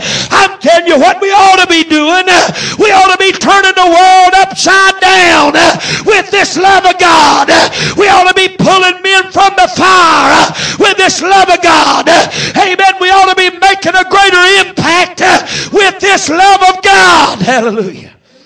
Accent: North Carolina, United States; I won't tell you, I'm from North Carolina, but I'm south of the Mason-Dixon line

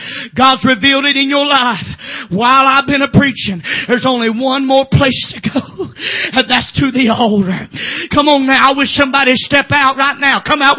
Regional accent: Georgia, United States; You don't even know where I come from. You know I came from Georgia, don't you?

